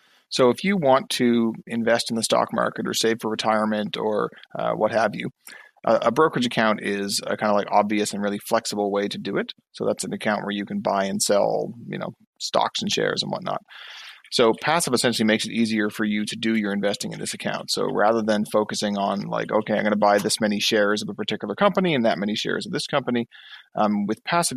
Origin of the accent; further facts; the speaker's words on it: East Coast, Canada; I'm an entrepreneur from the East Coast of Canada.